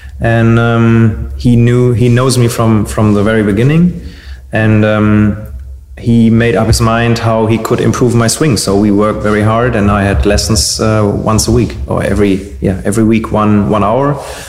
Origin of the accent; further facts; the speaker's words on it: Dortmund, North Rhine-Westphalia, Germany; Well, I come from Dortmund and I grew up in Dortmund.